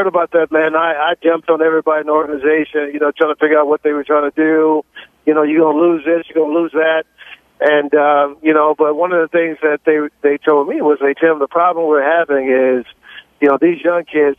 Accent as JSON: {"language": "English", "town": "Dallas", "region": "Texas", "country": "United States", "tie": "born or raised there", "said": "when I grew up in Dallas, you don't know about anybody but the Cowboys"}